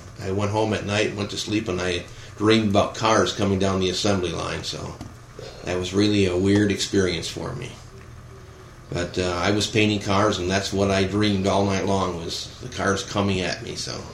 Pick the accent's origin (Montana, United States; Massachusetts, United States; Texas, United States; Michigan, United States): Michigan, United States; Kalamazoo; also born or lived in Battle Creek; Kalamazoo is where I lived, and I was raised in Kalamazoo, but had to go to Battle Creek to go to a Protestant hospital to be born, so kind of an unusual story for the time.